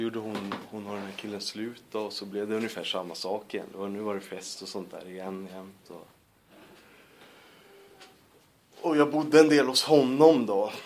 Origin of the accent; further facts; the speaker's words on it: Stockholm, Stockholm County, Sweden; hon fick någon lägenhet i alla fall i Blackeberg. Där jag växte upp till större delen med henne så här. Men också hos min mormor, hos mina mostrar